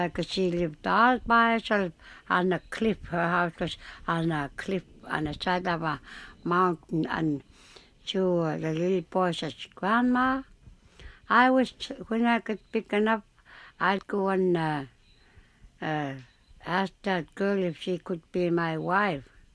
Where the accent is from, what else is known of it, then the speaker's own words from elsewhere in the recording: Bethel, Alaska, United States; I'm from Bethel.